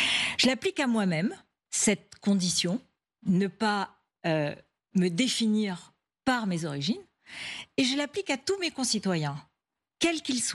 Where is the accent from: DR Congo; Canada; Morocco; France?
Morocco; j'ai été élevée au Maroc, dans la connaissance et dans l'affection intime pour les traditions culturelles et cultuelles, juives, musulmanes et chrétiennes.